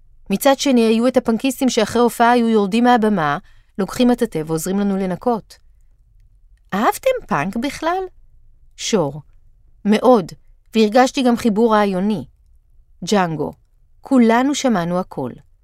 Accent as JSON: {"language": "Hebrew", "town": "Holon", "region": "Tel Aviv District", "country": "Israel", "said": "אני יליד 69 ומחולון"}